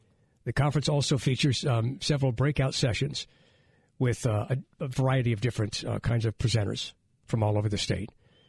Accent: New Orleans, Louisiana, United States; I grew up in New Orleans. I mean, we saw drag queens when we were kids.

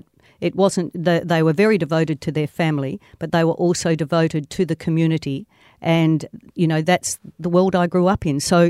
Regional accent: Brunswick Junction, Western Australia, Australia; And essentially, I was raised in Brunswick Junction. So there you had a tiny community with no government services or supports.

